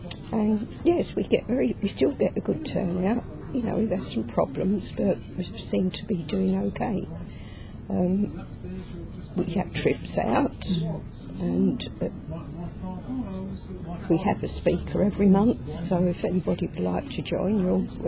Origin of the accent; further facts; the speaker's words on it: Dagenham, London, United Kingdom; From Tiptree, I decided I want to come back this way because I come from Dagenham.